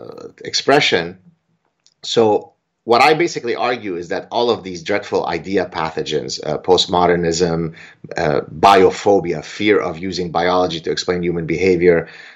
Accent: Canada; I'm Canadian.

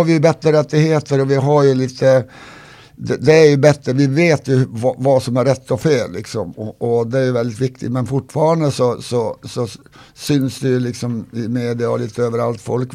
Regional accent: Kiruna, Norrbotten County, Sweden; born there; är väldigt stolt att jag är same, det är helt klart. Och jag är född uppe där och varit mycket nu. Jag är född i Kiruna

